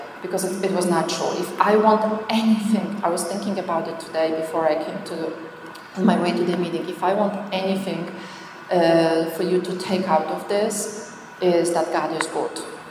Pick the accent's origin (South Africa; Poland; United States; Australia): Poland; I was born in Poland, born and raised in Poland.